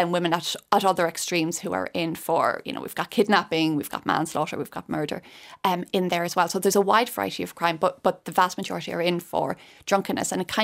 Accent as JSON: {"language": "English", "town": "Sligo", "region": "Connacht", "country": "Ireland", "said": "and I'm from Sligo."}